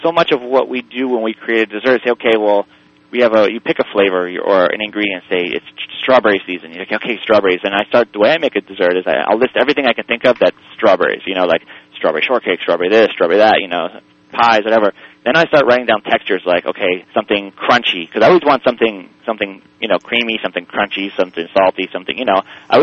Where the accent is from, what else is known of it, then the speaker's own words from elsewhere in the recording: United States; I'm also American.